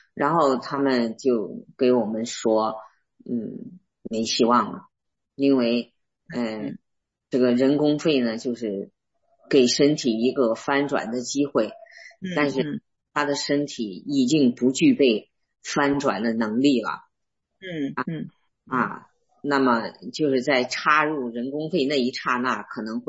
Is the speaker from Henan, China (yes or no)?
yes; Henan, China; accent: Henan; 用我们河南话说就是带着花椒啊